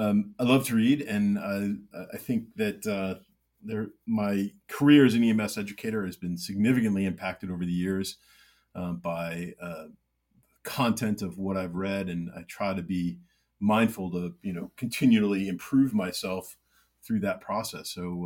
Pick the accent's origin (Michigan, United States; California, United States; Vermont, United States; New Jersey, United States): Vermont, United States; I'm from Vermont.